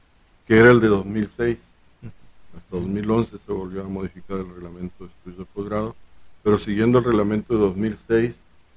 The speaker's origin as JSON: {"language": "Spanish", "region": "Sinaloa", "country": "Mexico", "moved": "yes", "said": "Era la idea cuando me vine de Sinaloa."}